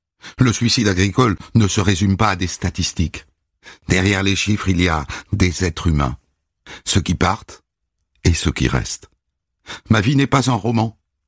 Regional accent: Montreuil-sur-Mer, Hauts-de-France, France; je suis une adulte. J'ai grandi à Montreuil-sur-Mer, une citadine.

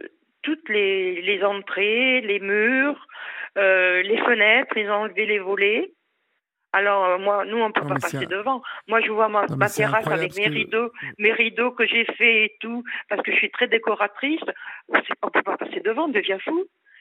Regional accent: Île-de-France, France; born there; Vous vous rendez compte, Olivier, nous sommes des Parisiens. Et moi, je suis née dans la région, en plus.

